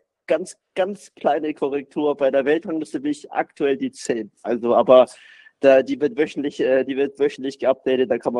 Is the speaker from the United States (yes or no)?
no; Swabia, Germany; weil ich habe beim Ort, wo ich aufgewachsen bin, natürlich nur schöne Erinnerungen